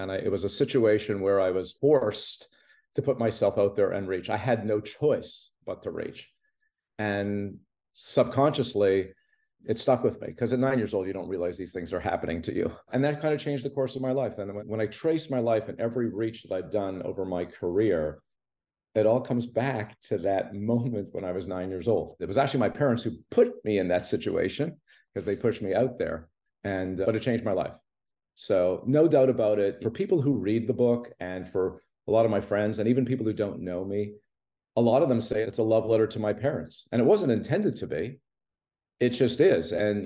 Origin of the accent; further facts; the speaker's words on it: Montreal, Quebec, Canada; I grew up in Montreal, no connection to the entertainment business whatsoever